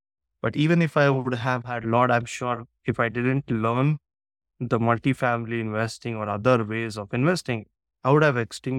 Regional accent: India; So I'm from India originally.

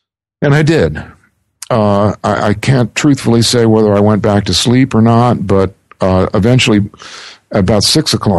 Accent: Greenbelt, Maryland, United States; And I actually did grow up in a town called Greenbelt.

